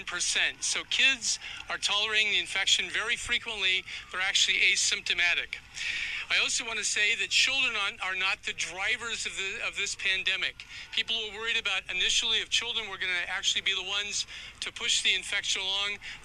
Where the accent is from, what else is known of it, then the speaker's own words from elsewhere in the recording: Santa Monica, California, United States; I'm a pediatrician from Santa Monica, California.